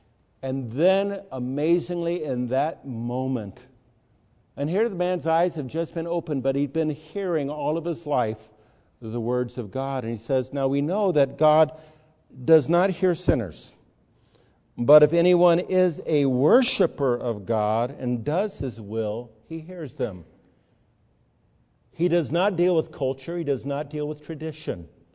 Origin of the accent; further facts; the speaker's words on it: Pasadena, California, United States; I was a strapping young teenage boy growing up in Pasadena, enjoying school and playing lots of basketball.